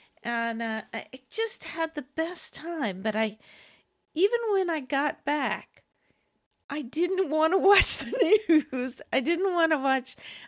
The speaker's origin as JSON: {"language": "English", "town": "Beaumont", "region": "Texas", "country": "United States", "tie": "born or raised there", "lives_now": "North Texas, United States", "said": "I don't have any MAGA friends up here in North Texas. They're all folks that I grew up with down in Beaumont, you know."}